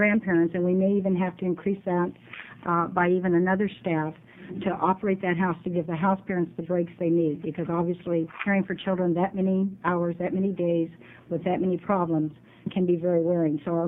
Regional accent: Illinois, United States; I was raised in Illinois, so I was familiar with some child care programs

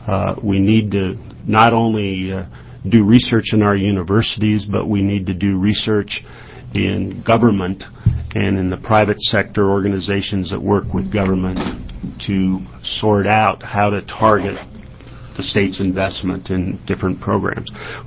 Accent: Oregon, United States; I'm from the Northwest, and so I've grown up playing in this state my whole life

